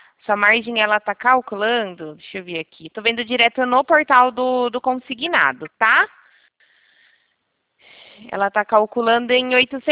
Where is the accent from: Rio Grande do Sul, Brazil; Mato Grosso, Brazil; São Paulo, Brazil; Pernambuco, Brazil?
São Paulo, Brazil; Rio Claro